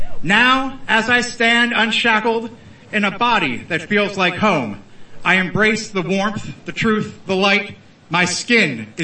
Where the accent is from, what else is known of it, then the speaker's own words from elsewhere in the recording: Harrisburg, Pennsylvania, United States; moved away as an adult; now in New Zealand; I'm from the state of Pennsylvania, the city of Harrisburg